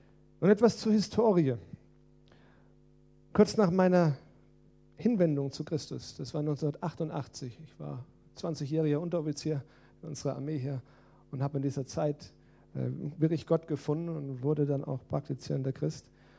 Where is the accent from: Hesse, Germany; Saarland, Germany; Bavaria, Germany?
Hesse, Germany; Limburg; bin ein Sohn Limburgs und eigentlich meine ganze Familie stammt aus dieser Stadt. Ich bin in Limburg aufgewachsen, habe viele Jahre in der Innenstadt gewohnt, an verschiedenen Plätzen, habe auch ein paar Jahre in Eschhofen gewohnt, im Stadtteil, vor Ort.